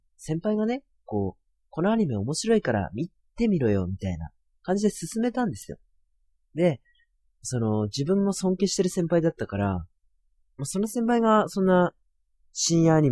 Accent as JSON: {"language": "Japanese", "region": "Tohoku", "country": "Japan", "said": "出身は、東北地方です。"}